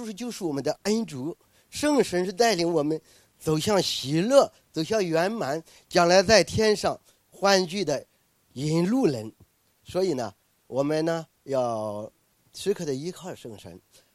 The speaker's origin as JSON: {"language": "Chinese", "town": "Qingzhou", "region": "Shandong", "country": "China", "said": "我是来自山东的，山东潍坊地区青州市的，希望大家呢有时间的时候来去我们青州做客啊。"}